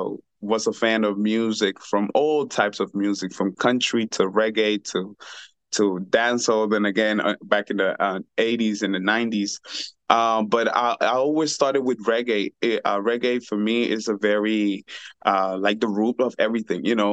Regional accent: La Ceiba, Atlántida, Honduras; I'm originally from La Ceiba, Honduras. Yes, you said it right.

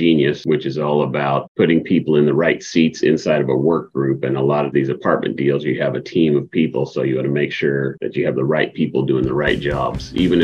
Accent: Kansas City, Missouri, United States; I am originally from Kansas City.

